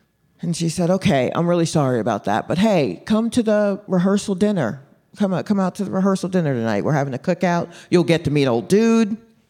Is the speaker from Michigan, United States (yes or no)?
no; Atlanta, Georgia, United States; Now this is, look, I grew up in Atlanta, so this is not my first time driving to a small town in a Carolina state